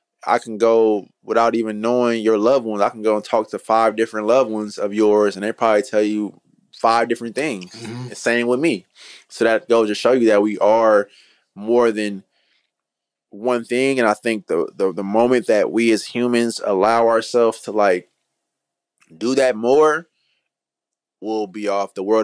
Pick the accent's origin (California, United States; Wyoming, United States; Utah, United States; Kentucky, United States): California, United States; Oakland; And even going to house parties, that was like for a young black male growing up in East Oakland, that was like a rite of passage.